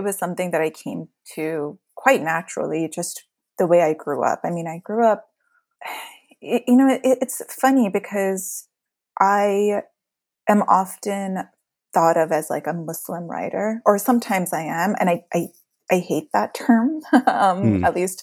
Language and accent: English; California, United States; In a very small town in the Central Valley in California.